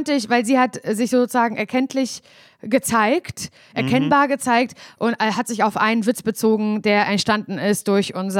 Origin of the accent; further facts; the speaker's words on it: East Germany, Germany; weil ich komme auch aus Ostdeutschland.